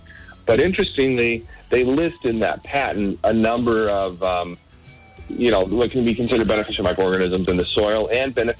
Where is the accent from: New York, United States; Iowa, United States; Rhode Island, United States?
Iowa, United States; You know, listen, I'm from Iowa, so this is the most widely used chemical in our state.